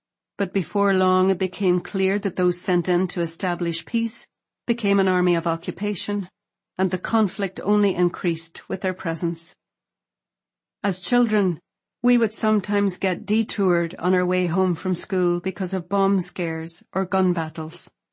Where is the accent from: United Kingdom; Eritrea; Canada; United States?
United Kingdom; Derry, Northern Ireland; I was born in Derry City, Northern Ireland, a beautiful border town in the northwest of Ireland. Yet throughout my childhood, my town was filled with tension and violence that began when I was about 8 years old.